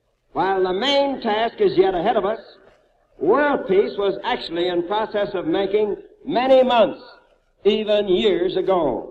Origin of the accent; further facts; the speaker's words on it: Missouri, United States; I know that the people of my home state of Missouri, may be trusted in this vital hour